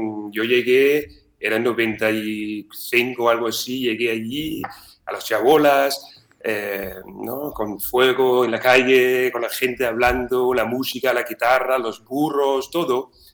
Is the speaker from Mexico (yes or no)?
no; Denmark; Spanish is a second language; moved away as an adult; now in Spain; Jo soy danés que llegué a Espanya, sobretot a Barcelona, en 94, la primera vez.